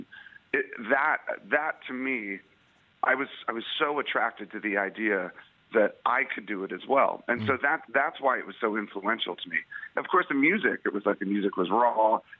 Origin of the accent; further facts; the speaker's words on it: District of Columbia, United States; I grew up outside of Washington, D.C.